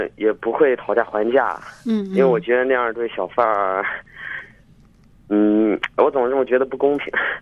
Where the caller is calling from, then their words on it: Shandong, China; 我是来自山东的